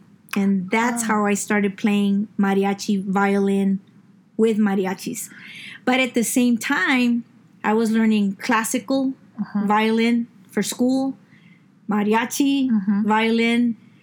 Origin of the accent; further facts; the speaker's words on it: San Antonio, Texas, United States; Growing up on the South Side and being of Mexican descent, my parents, grandparents, family, the music we heard was just this, the South Texas borderlands music.